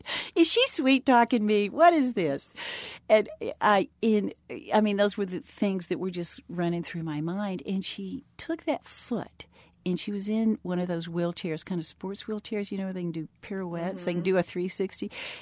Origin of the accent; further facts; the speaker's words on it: the South, United States; And, you know, I'm from the South.